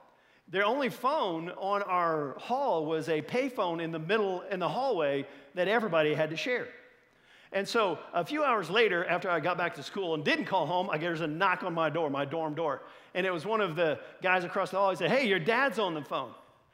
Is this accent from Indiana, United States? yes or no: yes; Columbus, Indiana, United States; Springfield, Missouri is about a 7 or 8 hour drive from Columbus, Indiana, my hometown.